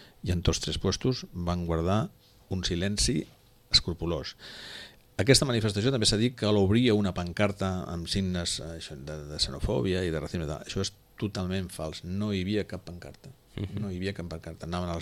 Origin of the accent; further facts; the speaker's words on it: Sitges, Catalonia, Spain; sobretot els que som de Sitges, és una vila oberta